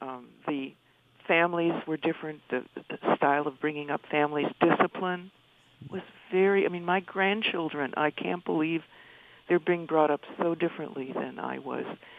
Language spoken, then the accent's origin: English; Minnesota, United States; Well, it's about growing up in the Twin Cities area in those eras, the 40s and 50s.